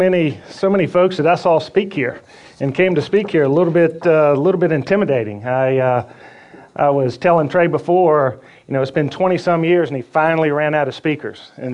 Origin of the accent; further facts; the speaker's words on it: Swainsboro, Georgia, United States; born there; But I was born in Swainsboro, which is population maybe 6,000 in the town. And it was literally kind of Mayberry.